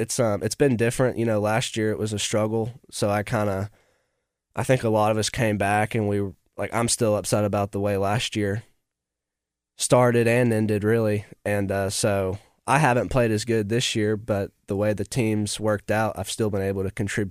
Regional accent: Fayetteville, Arkansas, United States; I growing up in Fayetteville, I've played a lot of good courses, but then you come down to Central Arkansas and it's just completely different.

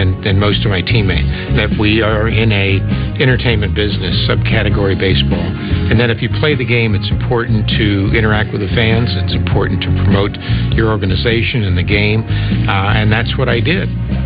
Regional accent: Florida, United States; Growing up in Florida, you know, I was around spring training. Dad was a Dodger fan, Mom was a Yankee fan.

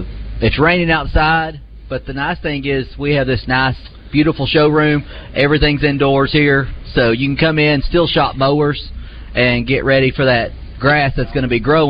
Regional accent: Atlanta, Texas, United States; I grew up in Atlanta, Texas.

